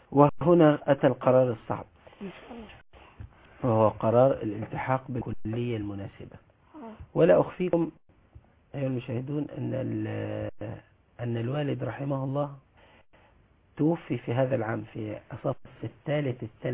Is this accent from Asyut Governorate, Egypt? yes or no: yes; Asyut Governorate, Egypt; also born or lived in Jeddah, Saudi Arabia; من محافظة أسيوط. ولدت السعودية في مدينة جدة، والتحقت بمدارس تحفيظ القرآن الكريم.